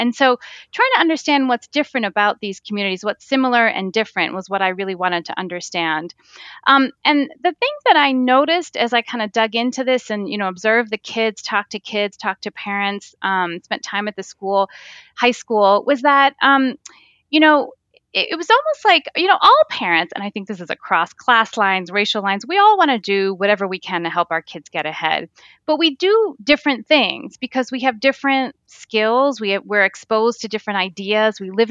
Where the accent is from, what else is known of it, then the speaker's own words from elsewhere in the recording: United States; There was almost nobody who looked like me when I was growing up in the United States in the media.